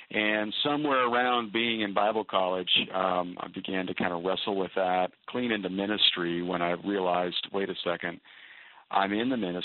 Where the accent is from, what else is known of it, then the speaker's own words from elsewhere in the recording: Kansas, United States; moved away as an adult; also born or lived in Missouri / Lexington, United States; now in Valencia, United States; Well, I grew up in Kansas, went to school in Missouri, and then I spent 9 years out in Lexington, Kentucky